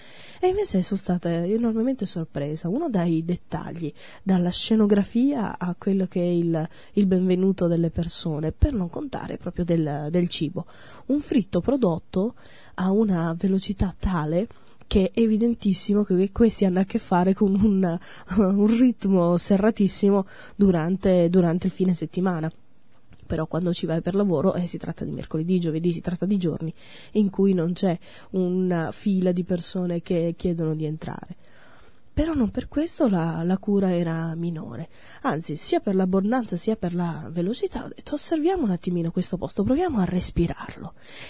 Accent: Emilia-Romagna, Italy; E soprattutto noi che siamo emiliano romagnoli sappiamo che tutto si gioca in una stagione di pochissimo tempo.

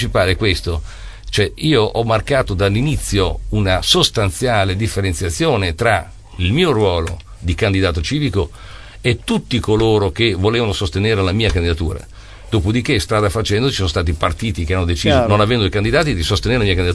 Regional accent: Bologna, Emilia-Romagna, Italy; io sono un bolognese e voglio vincere con Bologna

